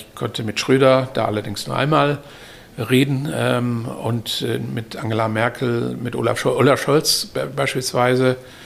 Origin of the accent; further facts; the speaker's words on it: Hamburg, Germany; Ich habe auch gute Freunde bei den Grünen schon immer gehabt, hier auch als Hamburger.